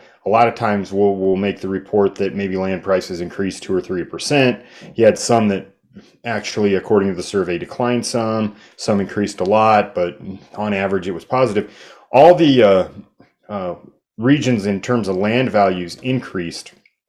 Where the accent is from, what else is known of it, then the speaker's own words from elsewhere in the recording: Nebraska, United States; Historically, and as I'm from Southwest Nebraska, a lot of the places you graze cattle is not so productive land.